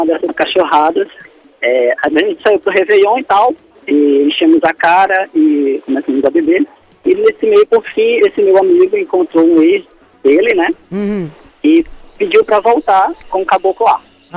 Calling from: São Luís, Maranhão, Brazil; São Luís, Maranhão.

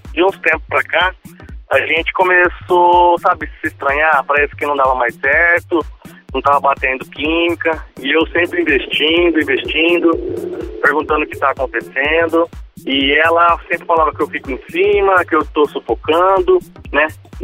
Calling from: Catanduva, São Paulo, Brazil; Eu falo de Catanduva, São Paulo.

